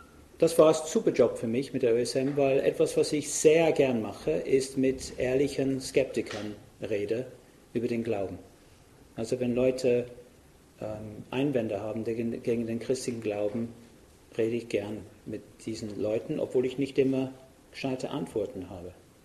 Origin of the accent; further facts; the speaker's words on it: England, United Kingdom; German is a second language; moved away as an adult; now in Austria; Ich bin Engländer, wie man sieht und hört.